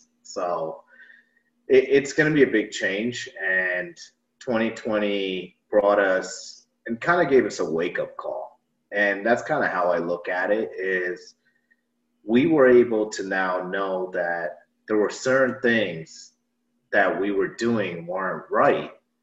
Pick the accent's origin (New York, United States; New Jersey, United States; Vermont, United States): New York, United States; New York City; moved away as an adult; now in Atlanta, United States; I'm originally from New York City. Was there about for 32 years. But now I reside down here in Atlanta.